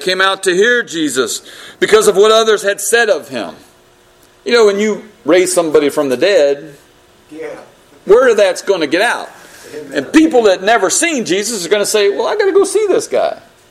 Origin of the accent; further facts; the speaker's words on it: the South, United States; We're all from the South. You know what it means to pester someone.